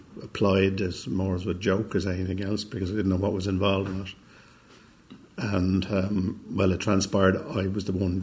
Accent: Dublin, Leinster, Ireland; I grew up in Drimnagh.

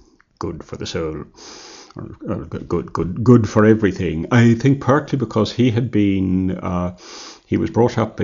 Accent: Dublin, Leinster, Ireland; We lived there for until I was 19, and then we moved just a little way up the hill to Ballyboden.

